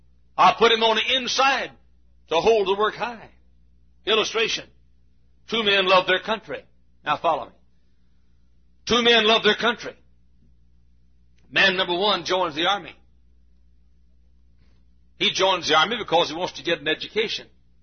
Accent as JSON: {"language": "English", "country": "United States", "said": "I'm an American, and I'm not going to run off to Canada"}